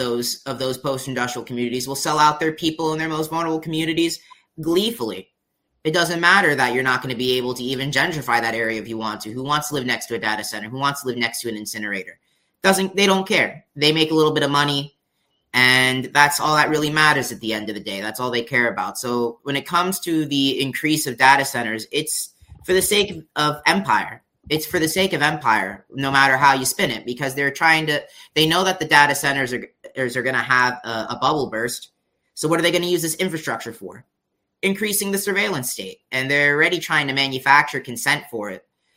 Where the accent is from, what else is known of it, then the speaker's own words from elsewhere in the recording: Puerto Rico; say where I'm from Puerto Rico